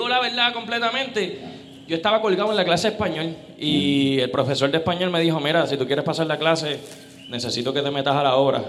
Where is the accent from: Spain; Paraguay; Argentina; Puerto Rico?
Puerto Rico; Arecibo; yo soy de Arecibo, yo hablo español. Y, hacho, yo llegué aquí en caballo, tú tranquila. Yo arrastro la eje y te digo eje.